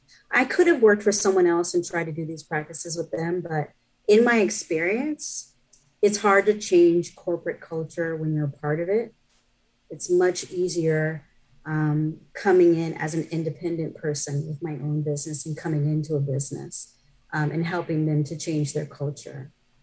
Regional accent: Seattle, Washington, United States; also born or lived in Miami; Well, Seattle's my hometown. That's where I was born and raised. And so Miami is where I was living and working at the time.

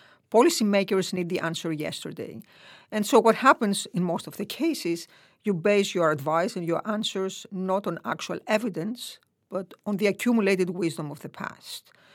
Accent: Greece; Growing up in Greece in the 70s

